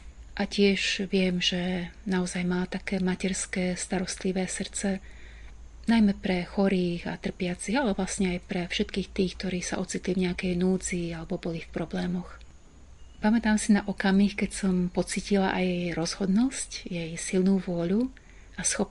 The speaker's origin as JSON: {"language": "Slovak", "town": "Banská Bystrica", "region": "Banská Bystrica Region", "country": "Slovakia", "tie": "born or raised there", "said": "aby bola misijná rozlúčka v mojom rodnom meste, v Banskej Bystrici."}